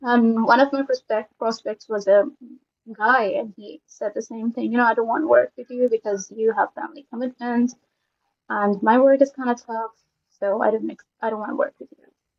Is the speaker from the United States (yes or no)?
no; Pakistan; as a woman born and raised in Pakistan, I can, you know, confirm the fact that women are treated differently here.